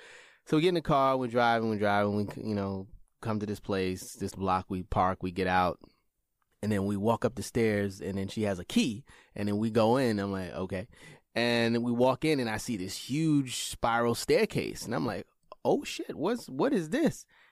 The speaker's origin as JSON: {"language": "English", "town": "Brooklyn", "region": "New York", "country": "United States", "tie": "born or raised there", "said": "I grew up in Brownsville."}